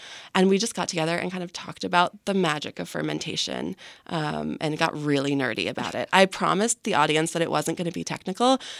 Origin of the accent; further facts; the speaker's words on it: Vermont, United States; I'm actually originally from Bennington County.